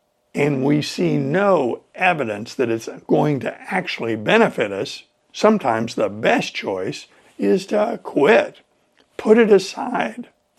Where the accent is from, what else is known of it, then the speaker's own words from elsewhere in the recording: United States; When I was growing up in the United States, quitting was considered a very negative behavior.